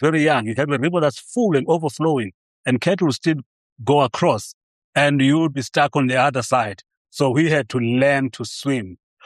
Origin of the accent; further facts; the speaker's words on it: Eastern Cape, South Africa; I grew up in the Transkei. We've got big rivers there, Tina River, Tsitsa River, Umzimvubu River, which actually flows into Port St. John's.